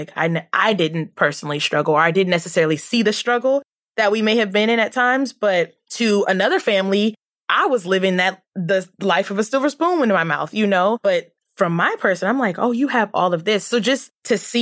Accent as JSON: {"language": "English", "region": "the South", "country": "United States", "tie": "born or raised there", "said": "I grew up in the South"}